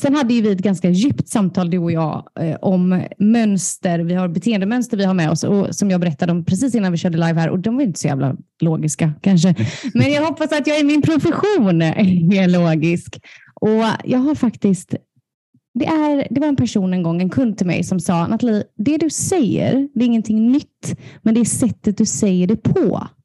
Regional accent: Småland, Sweden; also born or lived in Kungsbacka; Så att mamma tog en U-turn och flyttade ner till Småland och tog mig med sig när jag var 5. Så där är jag uppvuxen

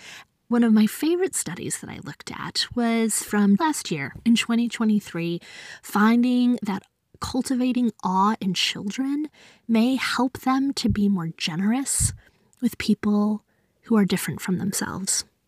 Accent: Tucson, Arizona, United States; I grew up in Tucson, Arizona, in the heart of the desert.

